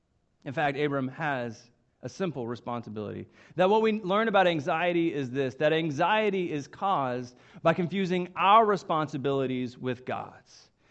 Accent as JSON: {"language": "English", "town": "Coweta", "region": "Oklahoma", "country": "United States", "tie": "born or raised there", "said": "I grew up in Coweta, Oklahoma. It's just southeast of Tulsa, and it's really where I spent all of my childhood and young life. I grew up going to Coweta, First United Methodist Church."}